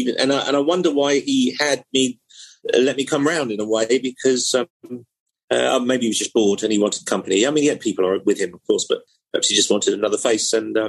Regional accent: Portsmouth, South East England, United Kingdom; my hometown, I come from Portsmouth, and part of Portsmouth, next to Portsmouth, a place called Gosport across the water.

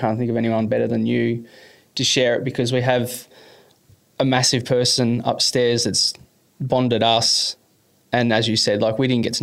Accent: Mansfield, Victoria, Australia; also born or lived in Melbourne; So I grew up in Mansfield. I moved there a little bit late primary school.

